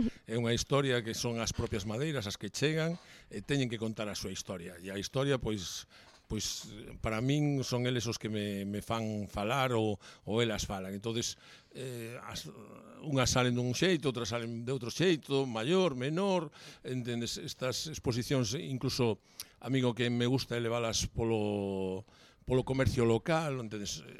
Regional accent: Valdeorras, Galicia, Spain; eu son de interior, que son de Valdeorras

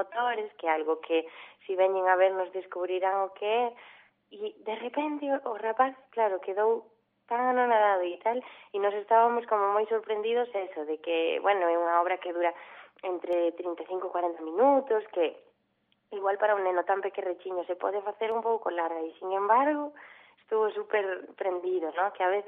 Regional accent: O Grove, Galicia, Spain; bueno, nós somos do Grove e estábamos aquí justamente no Grove

